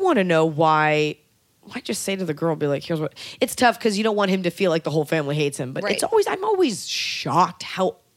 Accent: Dallas, Texas, United States; I always felt that growing up in Dallas that I would go to New York for stuff and men would talk to me and look at me.

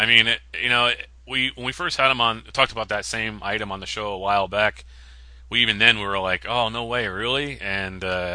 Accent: Connecticut, United States; "Really? Where are you from?" And it turns out we're from the same hometown.

